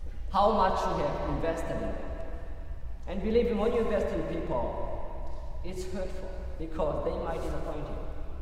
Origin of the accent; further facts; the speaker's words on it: Burundi; first language Kirundi; English is a second language; Because 80% of my time I spoke Kirundi, my native language. 20% I spoke French. 0% I spoke English.